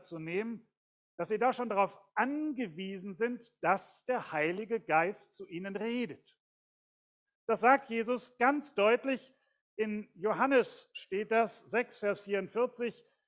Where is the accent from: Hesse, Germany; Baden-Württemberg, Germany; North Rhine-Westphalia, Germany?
North Rhine-Westphalia, Germany; Wuppertal; ich bin geboren in Elberfeld, aufgewachsen in Kronenberg und meine erste eigene Wohnung hatte ich in Barmen-Wichlinghausen. Ich bin Wuppertaler von Geburt.